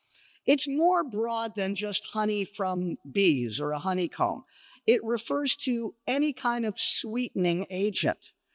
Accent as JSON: {"language": "English", "town": "Los Angeles", "region": "California", "country": "United States", "said": "What do I know? I'm from Los Angeles. I don't know about herds and flocks."}